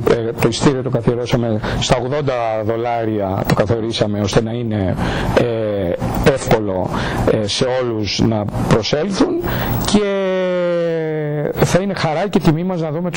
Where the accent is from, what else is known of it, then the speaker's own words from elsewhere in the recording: Athens, Attica, Greece; born there; Εγώ γεννήθηκα στην Αθήνα, αλλά και οι δύο γονείς μου κατάγονται από την Αρκαδία.